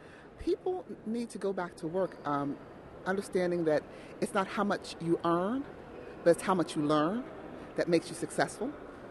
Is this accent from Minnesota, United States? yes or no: no; Youngstown, Ohio, United States; I'm from Youngstown, Ohio.